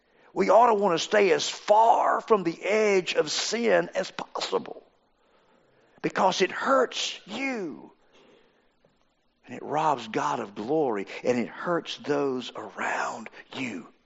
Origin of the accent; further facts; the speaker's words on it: Mobile, Alabama, United States; I picture an old washboard growing up in the South. And of course, you can't get much further south than Mobile, Alabama.